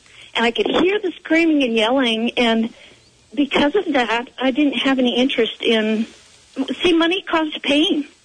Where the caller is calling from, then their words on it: Fall City, Washington, United States; I'm in Falls City right now.